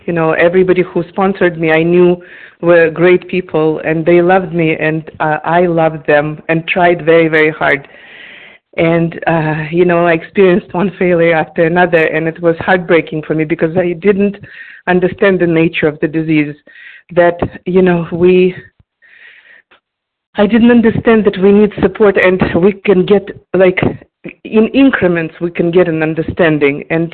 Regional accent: Boston, Massachusetts, United States; I'm from Boston.

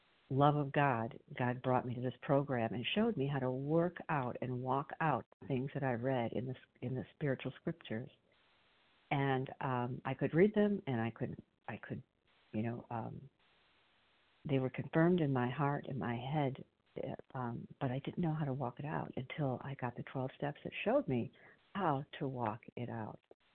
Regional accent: Illinois, United States; I'm from Illinois.

